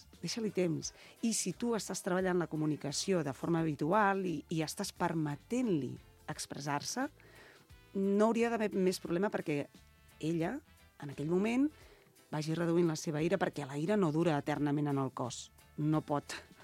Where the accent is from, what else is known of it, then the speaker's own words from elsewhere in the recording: Catalonia, Spain; nosaltres som catalans, que estem vivint a Catalunya